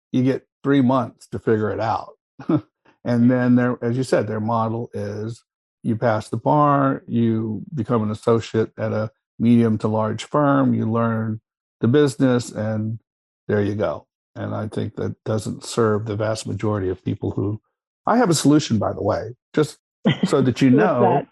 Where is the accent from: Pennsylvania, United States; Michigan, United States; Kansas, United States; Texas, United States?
Kansas, United States; I'm from Kansas. You know? But here I am practicing maritime law, or some other variation of that story.